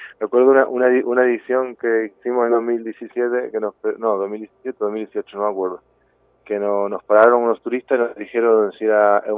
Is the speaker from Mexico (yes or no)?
no; Argentina; now in Granada, Spain; residimos en Granada, pero no somos de Granada. Natal, originarios somos de Argentina.